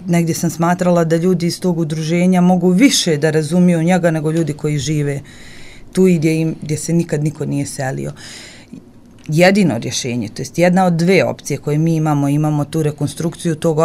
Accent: Romanovci, Republika Srpska, Bosnia & Herzegovina; Romanovce, moje rodno selo. Mi smo odrasli uz Mladenka.

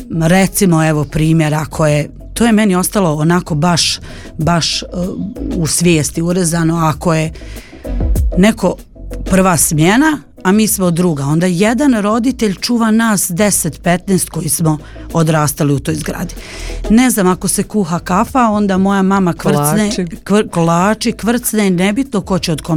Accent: Gradiška, Republika Srpska, Bosnia & Herzegovina; ponovo se vratili ovamo kod nas u Gradišku i čitav život svoj živim na Senjaku, odrasla sam na Senjaku i dan danas živim na Senjaku i volim svoj Senjak.

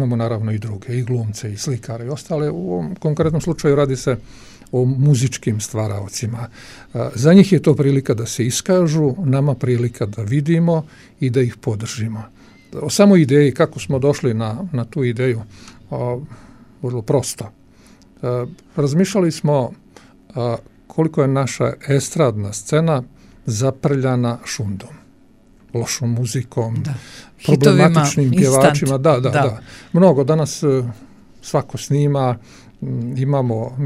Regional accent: Gradiška, Republika Srpska, Bosnia & Herzegovina; To govori da takav festival stiče publiku kod nas u Gradišci i da ima smisla.

